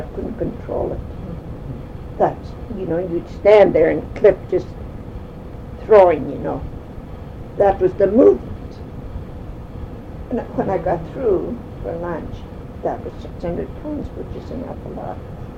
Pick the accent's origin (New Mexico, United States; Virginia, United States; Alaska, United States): Alaska, United States; Afognak; I was born in the Fog Neck. I was raised there, and of course, every once in a while we'd go to Kodiak on visits.